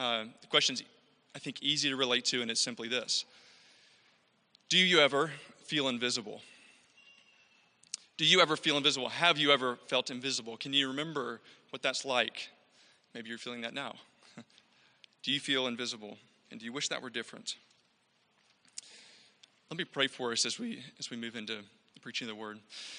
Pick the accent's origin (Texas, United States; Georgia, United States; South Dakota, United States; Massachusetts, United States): Georgia, United States; Not supposed to say that because I'm from Georgia